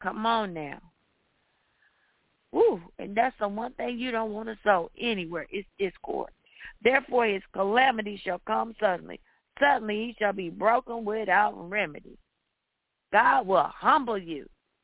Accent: the South, United States; You know, I grew up in the South, and they didn't play.

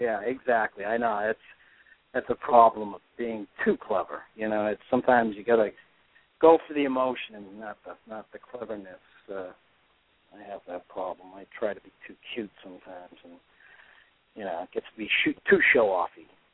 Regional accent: Massachusetts, United States; We're both from Massachusetts. We both know lovely Lowell, Massachusetts, hometown to the great Jack Kerouac.

